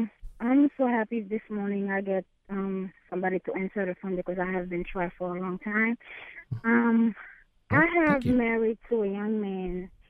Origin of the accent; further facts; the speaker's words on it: Haiti; We're from Haiti.